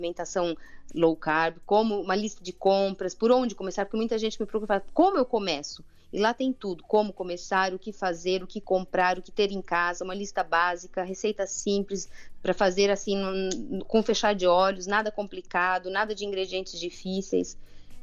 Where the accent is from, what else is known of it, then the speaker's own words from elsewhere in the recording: Cantanhede, Centro, Portugal; Eu sou de Cantanhede, perto de Coimbra.